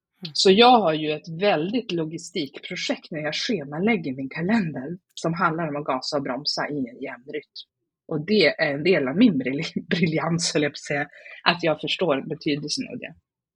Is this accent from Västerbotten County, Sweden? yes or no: yes; Umeå, Västerbotten County, Sweden; Jag är uppe från Umeå.